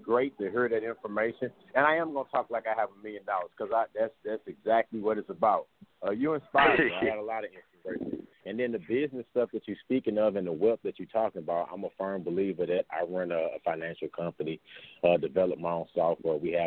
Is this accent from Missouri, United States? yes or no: yes; St. Louis, Missouri, United States; now in Dallas, United States; because I'm in Dallas now. I travel a lot. I'm from St. Louis, Missouri.